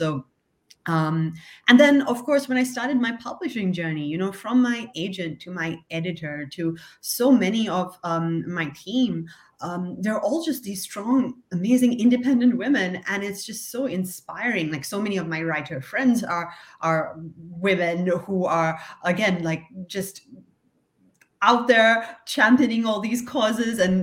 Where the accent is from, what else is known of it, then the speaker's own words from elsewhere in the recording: Sri Lanka; I grew up in Sri Lanka, which is quite a patriarchal society.